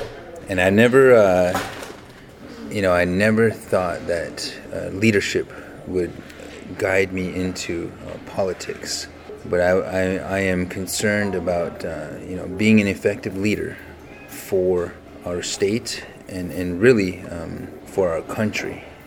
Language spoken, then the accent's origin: English; United States; So one of the reasons I ran is because and part of it is being Native American.